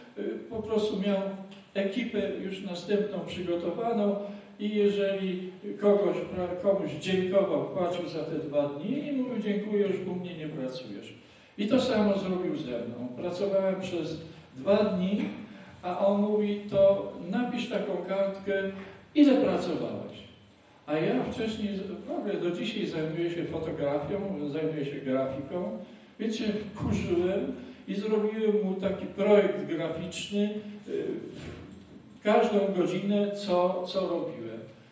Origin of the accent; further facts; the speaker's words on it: Głuchołazy, Opole Voivodeship, Poland; ja urodziłem się i mieszkałem w Głuchołazach.